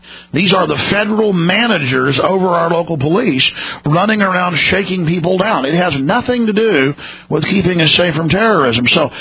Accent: Dallas, Texas, United States; I grew up in Dallas where things were really rough, and I've had knives, guns pulled on me

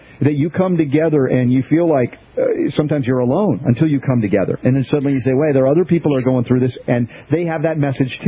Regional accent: United States; they talk about milk in a different way than we grew up drinking milk in America

